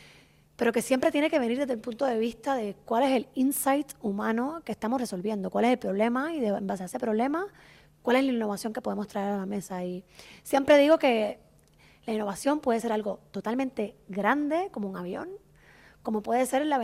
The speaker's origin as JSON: {"language": "Spanish", "country": "Puerto Rico", "said": "Ay, discúlpame, es que soy puertorriqueña."}